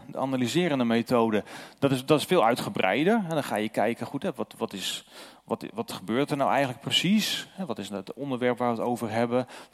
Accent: North Holland, Netherlands; now in Zuidwolde, Netherlands; Ik ben opgegroeid in Noord-Holland. In een dorp waarin, ik dacht toen dat er niemand geloofde. Maar dat kwam omdat ik in een vrij afgeschermde kerkgemeenschap zat.

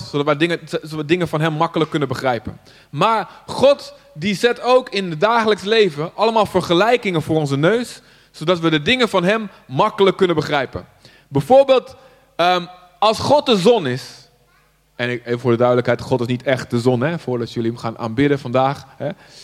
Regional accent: Zutphen, Gelderland, Netherlands; ik kom uit Zutphen. Wie kent dat daar?

